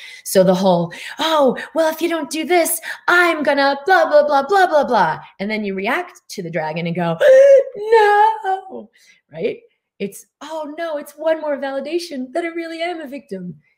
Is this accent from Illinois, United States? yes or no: no; Boston, Massachusetts, United States; I grew up in Boston. I didn't even know a spiritual person in my entire life.